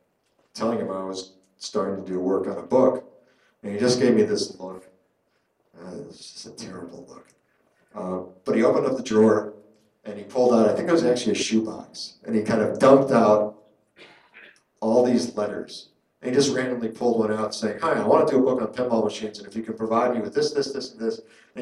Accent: Chicago, Illinois, United States; I mean, I grew up in Chicago, I didn't know these companies were there.

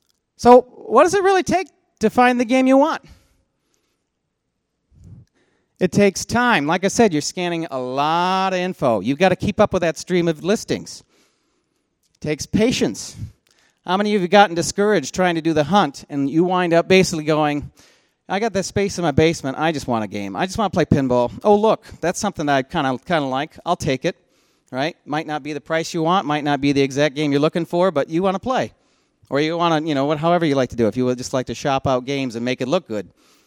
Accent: Grand Rapids, Michigan, United States; I'm not going to drive all the way out to California. I'm from Grand Rapids.

